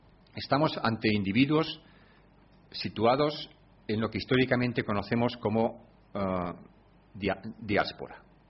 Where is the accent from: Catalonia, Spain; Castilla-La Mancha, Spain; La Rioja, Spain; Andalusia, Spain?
La Rioja, Spain; Bueno, yo soy de La Rioja, o sea que lo he podido constatar desde muy pequeño, ¿no?